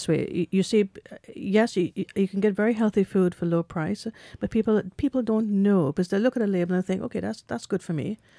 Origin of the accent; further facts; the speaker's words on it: Trinidad & Tobago; That's where I grew up, which is this Welsh type of accent. I grew up in the Caribbean.